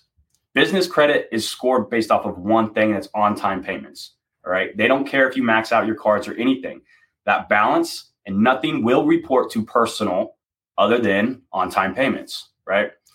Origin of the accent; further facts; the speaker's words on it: Oklahoma, United States; If you need a 20% down payment in the Midwest, I'm originally from Oklahoma